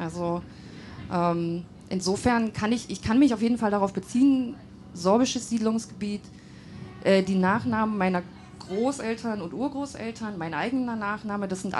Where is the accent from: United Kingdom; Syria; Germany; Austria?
Germany; Lusatia; ich komme ja aus der Lausitz und weiß auch, dass ich quasi Sorbin bin, wenn man das in einem ethnischen Verständnis so werten will.